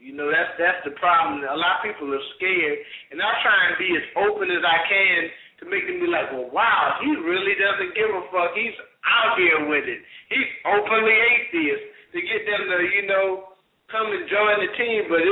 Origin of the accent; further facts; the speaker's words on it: South Carolina, United States; but I'm from South Carolina, and there's a lot of dumb people here